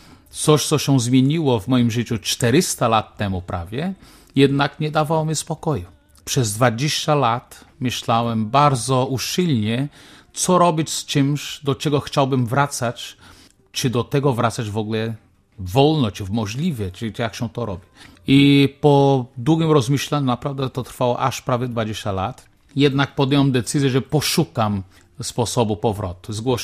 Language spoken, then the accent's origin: Polish; Northeast Brazil, Brazil; accent: northeastern Brazilian; Polish is a second language; akcentem północno-wschodniej części Brazylii. Jest to też tak ciekawe, że ja w języku portugalskim mam coraz silniejszy akcent mojego dzieciństwa.